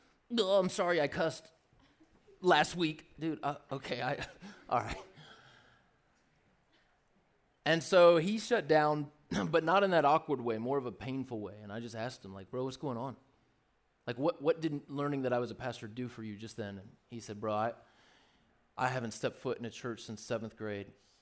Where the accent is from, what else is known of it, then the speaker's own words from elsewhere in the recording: Southern United States, United States; do I believe in Jesus just because I grew up in the South or because I actually believe in Jesus?